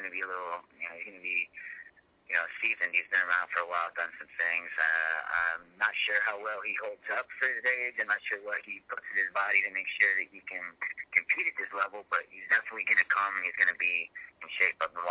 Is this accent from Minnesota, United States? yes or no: no; Twin Falls, Idaho, United States; now in Boise, United States; I mean, I'm from Twin Falls, Idaho.